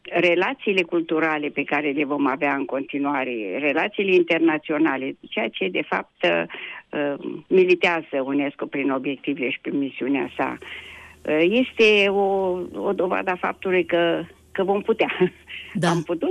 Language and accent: Romanian; Romania; m-a făcut să mă simt mândră că sunt româncă